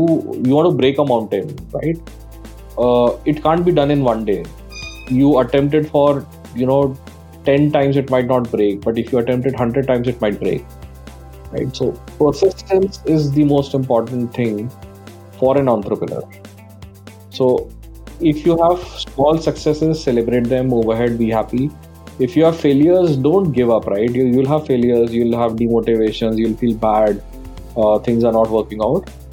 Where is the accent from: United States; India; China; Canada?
India; Jaipur, Rajasthan; I hail from Jaipur, did my schooling from St. Xavier's in Jaipur